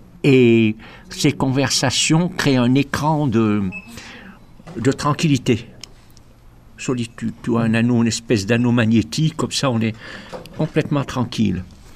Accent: Morocco; moved away; c'est quand je suis arrivé du Maroc, un pays sec. Je voyais pas d'eau.

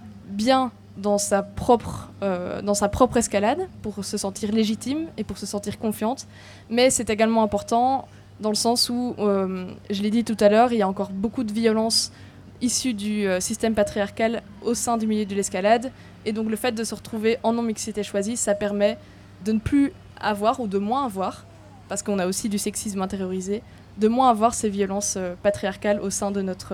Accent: Fontainebleau, Île-de-France, France; moi je viens de Fontainebleau

